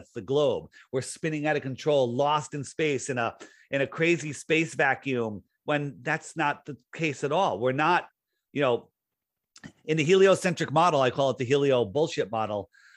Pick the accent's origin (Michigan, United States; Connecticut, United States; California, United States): Connecticut, United States; I grew up in Fairfield County on the East Coast